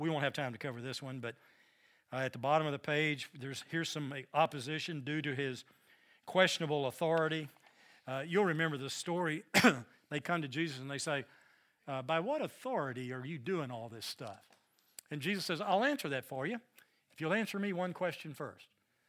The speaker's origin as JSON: {"language": "English", "region": "the South", "country": "United States", "accent": "Southern", "said": "They'd pick up on my southern accent in a moment."}